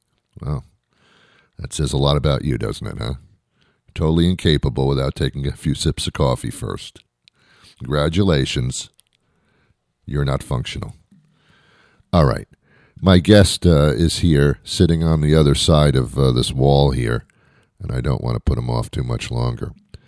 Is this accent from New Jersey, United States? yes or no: yes; Teaneck, New Jersey, United States; I was brought up in Teaneck, New Jersey. You know where that is?